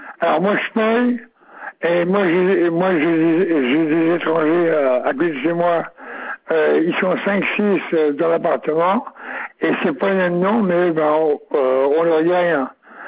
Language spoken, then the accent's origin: French; France; madame, moi je suis français, moi.